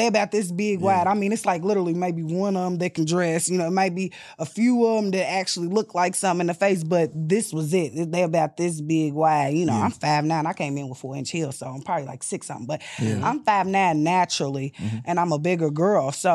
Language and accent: English; Louisville, Kentucky, United States; As a child, back in the day, 12, 13, 14 years old, I grew up on Madison on 24th.